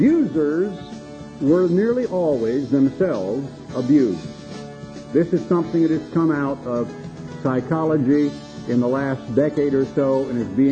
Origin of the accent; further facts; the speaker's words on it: United States; I'm sorry, Father, I am an American, and sometimes I react like an American before I catch myself